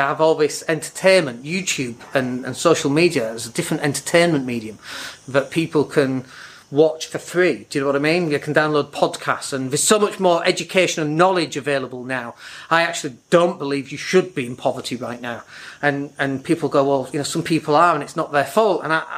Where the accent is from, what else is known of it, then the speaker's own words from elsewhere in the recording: Leeds, Yorkshire and the Humber, United Kingdom; And so living in Leeds and growing up in Leeds, you know, I was bullied as a kid.